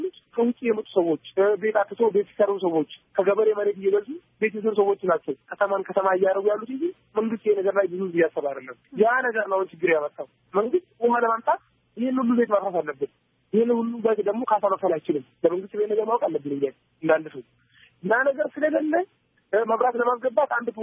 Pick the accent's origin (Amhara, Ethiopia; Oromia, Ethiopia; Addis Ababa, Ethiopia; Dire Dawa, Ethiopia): Dire Dawa, Ethiopia; ድሬዳዋ ሲባል የፍቅር ሀገር ነች። የፍቅር ተምሳሌት ነው ድሬዳዋ። እኛም በዛው ነው ያደግነው። ይህ ሙስሊም ይህ ክርስቲያን ሳይባል ነው አንድ ልብስ እየለበስን አብረን እየተጫወትን አብረን ያደግነው።